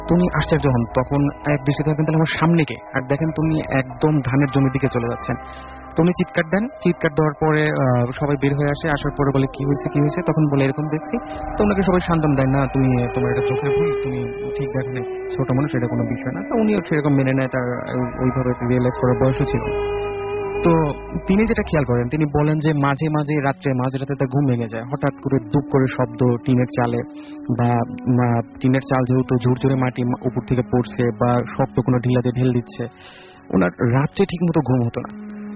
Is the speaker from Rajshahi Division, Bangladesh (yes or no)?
yes; Pabna, Rajshahi Division, Bangladesh; আমি এসেছি পাটনা থেকে, আমার হোম টাউন পাবনা মাসুমারির সাথে।